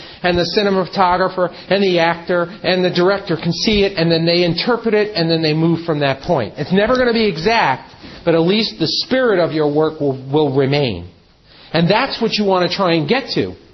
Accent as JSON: {"language": "English", "town": "New York City", "region": "New York", "country": "United States", "lives_now": "Los Angeles, United States", "said": "I'm from New York. I'm from L.A. now, but I'm from New York."}